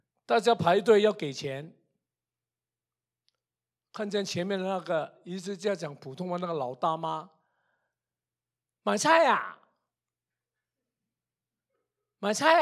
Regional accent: Canada; 我们加拿大人讲话后面就喜欢一个哎的

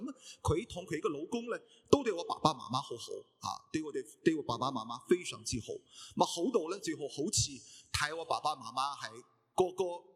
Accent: Shandong, China; 按照我们山东人的规矩呢

